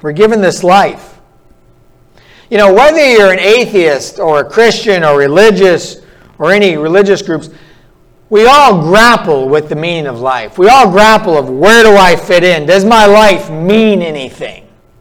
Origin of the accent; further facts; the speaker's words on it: North Dakota, United States; North Dakota, my hometown, I looked up this morning, minus 50 wind chill.